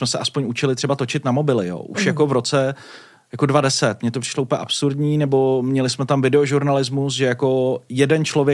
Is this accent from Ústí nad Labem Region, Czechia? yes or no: yes; Děčín, Ústí nad Labem Region, Czechia; já jsem z Děčína původem a jezdil jsem 4 hodiny do Brna a pak jsem jezdil se zpátky 2 hodiny na praxi do Prahy.